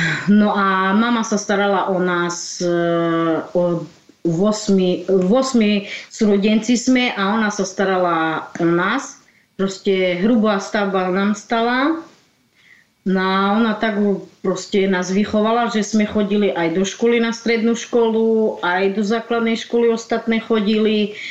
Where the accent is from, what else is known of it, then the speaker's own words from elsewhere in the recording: Kecerovce, Košice Region, Slovakia; Ja napríklad som tu v Kecerovce vyrastla a tu žijem, od malička žijem tu.